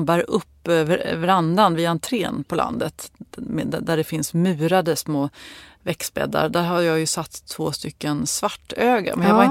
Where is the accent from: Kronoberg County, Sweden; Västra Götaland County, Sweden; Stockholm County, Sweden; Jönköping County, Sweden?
Stockholm County, Sweden; Sollentuna; Hej kära ni. … från Sollentuna. Där är jag uppväxt.